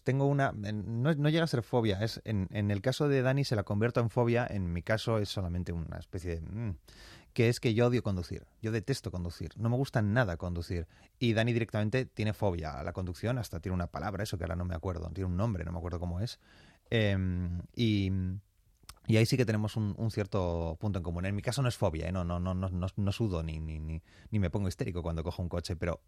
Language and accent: Spanish; Bilbao, Basque Country, Spain; porque yo soy de Bilbao, no puedo entrar y decir